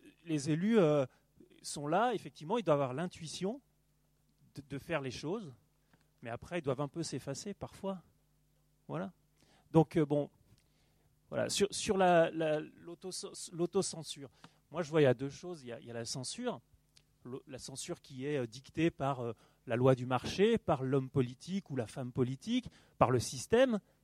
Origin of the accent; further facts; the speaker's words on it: Rédené, Brittany, France; je suis un élu de Quimperlé, mais je suis natif de Redéné.